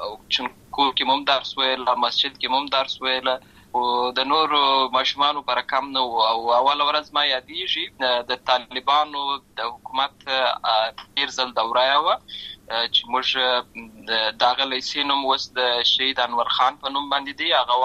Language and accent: Pashto; Lashkar Gah, Helmand, Afghanistan; born or raised there